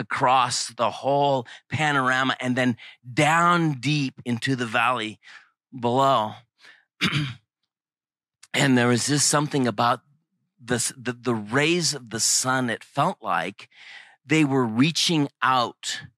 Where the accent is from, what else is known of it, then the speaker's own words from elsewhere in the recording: Pacific Northwest, United States; I grew up in the Pacific Northwest in small lumber mill towns.